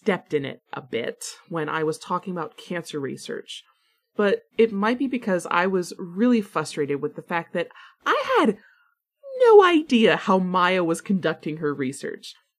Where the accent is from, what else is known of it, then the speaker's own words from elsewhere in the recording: Florida, United States; Yes, I am from one of those weird sunny places, why are you asking? Yeah, it was kind of weird growing up in Central Florida, just a little bit odd.